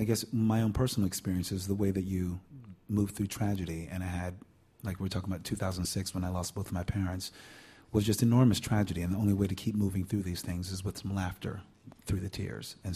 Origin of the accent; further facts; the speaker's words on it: Philadelphia, Pennsylvania, United States; the experience of growing up in West Philadelphia with these people, these folks with these very specific cadence of speech